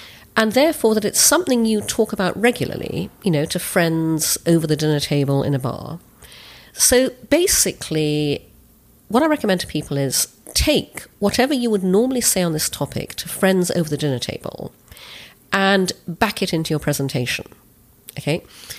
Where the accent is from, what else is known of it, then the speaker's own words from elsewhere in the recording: Brunei; I'm half English, half Chinese, and I grew up in Brunei in Borneo.